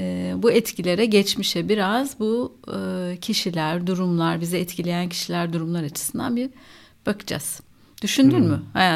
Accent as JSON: {"language": "Turkish", "region": "Ankara", "country": "Turkey", "said": "biz Ankaralıyız. Ankara'da olmuştum ameliyatı."}